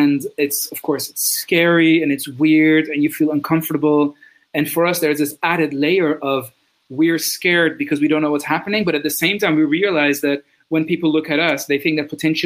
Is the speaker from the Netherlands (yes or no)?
yes; Netherlands; English is a second language; I grew up in the Netherlands